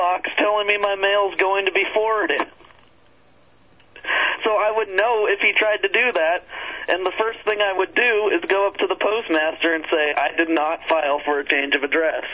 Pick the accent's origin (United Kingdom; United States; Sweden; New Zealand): Sweden; English is a second language; I'm from Sweden, so English is not my first language